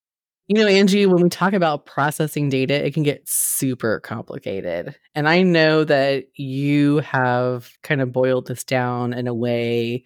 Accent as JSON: {"language": "English", "region": "Texas", "country": "United States", "said": "Now, I am from Texas, and I don't even like beans in chili."}